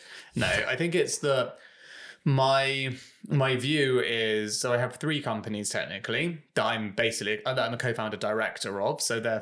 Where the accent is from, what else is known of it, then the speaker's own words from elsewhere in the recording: England, United Kingdom; It's really complicated as an Englishman hiring an American